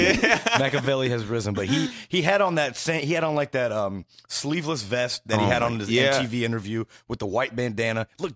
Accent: Indiana, United States; born there; I was born in Indiana.

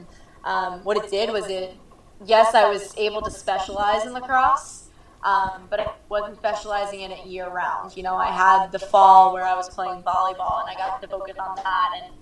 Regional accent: Long Island, New York, United States; So it was something that I definitely was surrounded by, just because I was from Long Island, and that's what, you know, it was so popular, and it still is to this day.

